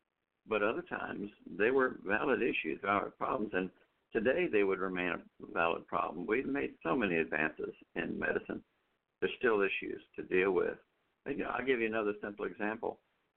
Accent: Maryland, United States; Oh, well, I grew up on the East Coast, remember, in the colonial, Prince George's County.

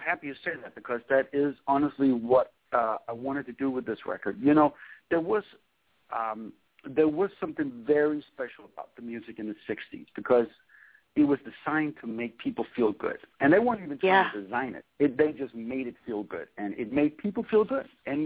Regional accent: Copenhagen, Capital Region of Denmark, Denmark; growing up in Copenhagen, I can't tell you why exactly, but I was so influenced and inspired by American rhythm and blues music

